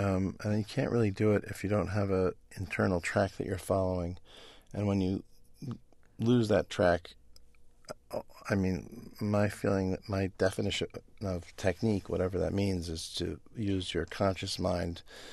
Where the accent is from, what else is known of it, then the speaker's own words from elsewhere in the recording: New York City, New York, United States; Yeah, I grew up on the Upper West Side.